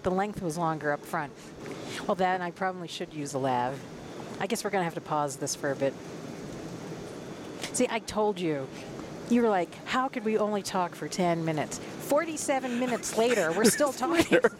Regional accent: the South, United States; I think it reminds me of growing up in the South where people were just all friendly and chatty.

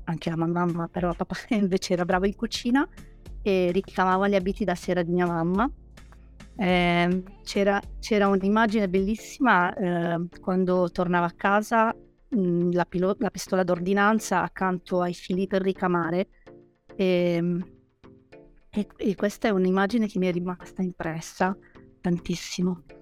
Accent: Transylvania, Romania; Italian is a second language; moved away; Sono nata in Romania, i miei genitori sono ungheresi, sono nata nel nord della Transilvania, nel nord-ovest della Transilvania, in una piccolissima città, però sono cresciuta

